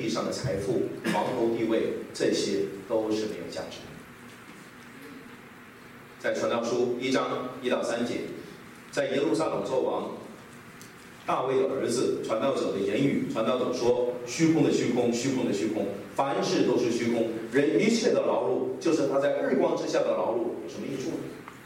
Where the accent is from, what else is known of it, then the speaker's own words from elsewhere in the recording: Heilongjiang, China; moved away as an adult; also born or lived in Shanghai; 所以我考大学，我去了上海， 从黑龙江到上海